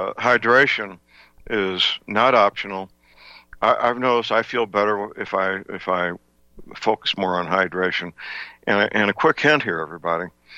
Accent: St. Louis, Missouri, United States; my friend, Dr. Phil Myers, D.C. Dr. Myers is a chiropractic physician living and working in my hometown, St. Louis, Missouri.

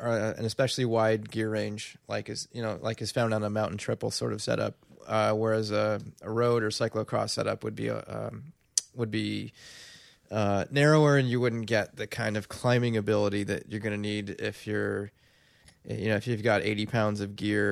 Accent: Chicago, Illinois, United States

